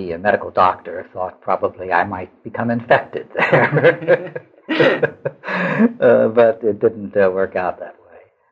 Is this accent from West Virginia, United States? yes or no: yes; Huntington, West Virginia, United States; I was born in Huntington, West Virginia, and lived there through my high school years.